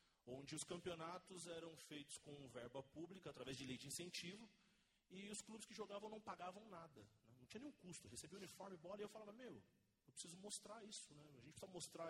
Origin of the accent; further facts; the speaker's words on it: Osasco, São Paulo, Brazil; até que eu conheci uma TV regional lá na minha cidade, em Osasco